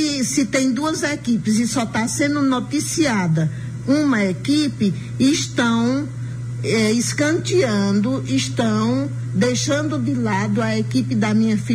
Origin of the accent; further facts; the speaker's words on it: Ceará, Brazil; Eu sou cearense, então tenho muitas amizades no Ceará.